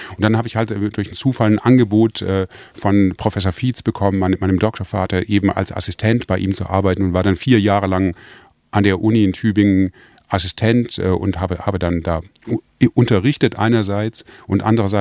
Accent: United Kingdom; accent: British; jetzt verliere ich meinen britischen Akzent und das ist ja alles so grauenhaft nach Amerika.

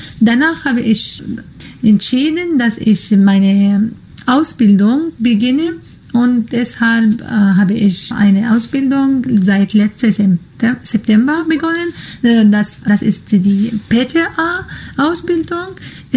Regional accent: Syria; German is a second language; now in Germany; ich komme aus Syrien. Seit 4 Jahren bin ich in Deutschland.

